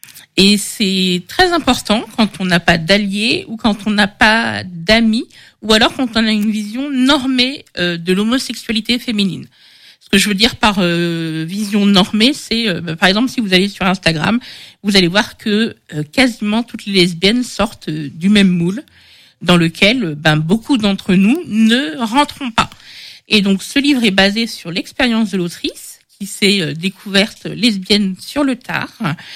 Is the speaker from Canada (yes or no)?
no; Paris, Île-de-France, France; now in Angers, France; Alors, moi je suis parisienne, et ce n'est pas un gros mot. Je suis à Angers pour le travail, et je suis à Quasar parce que je suis lesbienne